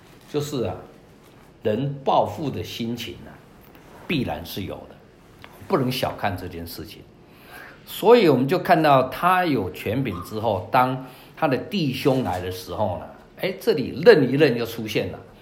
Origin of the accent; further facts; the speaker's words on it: Taiwan; now in United States; 引领我从台湾来到美国，又美国跑了好几个州，最后来到这里